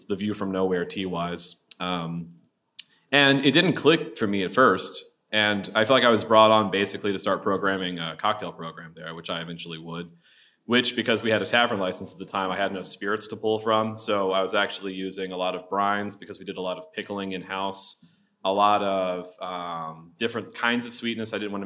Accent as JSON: {"language": "English", "region": "the South", "country": "United States", "said": "I'm from the South originally, and my mother particularly is kind of part of a kind of coastal South that absorbs a lot of culture"}